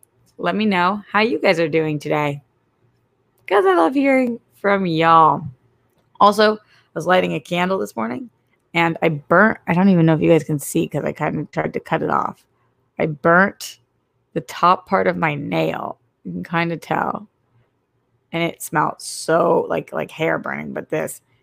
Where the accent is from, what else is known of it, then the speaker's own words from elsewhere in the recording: Boston, Massachusetts, United States; I'm from Boston.